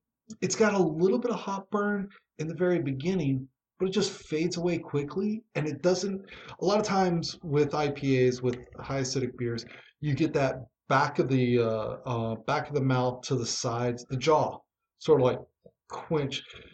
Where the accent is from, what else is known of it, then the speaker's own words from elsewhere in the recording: Ireland; Ireland. I'm Irish.